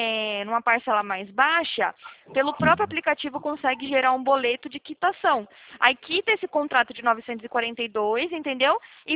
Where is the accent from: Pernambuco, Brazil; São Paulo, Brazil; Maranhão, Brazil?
São Paulo, Brazil; Atibaia; Eu sou daqui de Atibaia